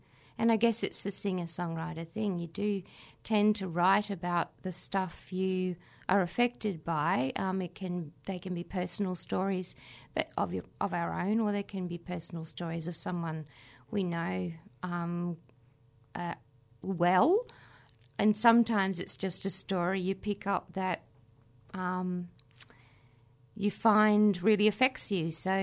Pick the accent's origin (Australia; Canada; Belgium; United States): Australia; Queensland; now in South Australia, Australia; I am from far north Queensland, a place called the Atherton Tablelands originally.